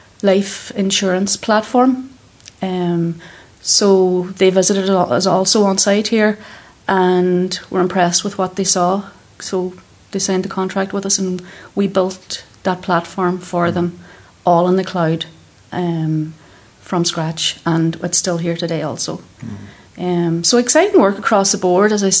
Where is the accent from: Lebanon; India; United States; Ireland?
Ireland; Letterkenny, Ulster; So I'm local, I'm from Letterkenny originally